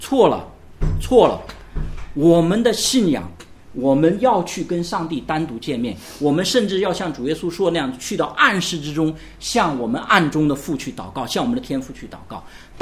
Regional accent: China

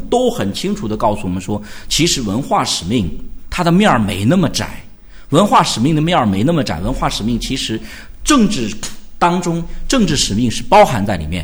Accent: China; 因为有些我们中国人很习惯是望文生义

